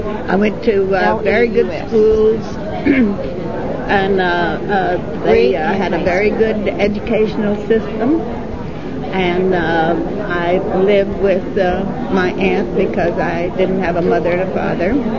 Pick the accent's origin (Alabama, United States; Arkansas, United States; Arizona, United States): Arkansas, United States; also born or lived in Pennsylvania; now in Hamtramck, United States; I come here from Pennsylvania, and before that, I lived in Arkansas.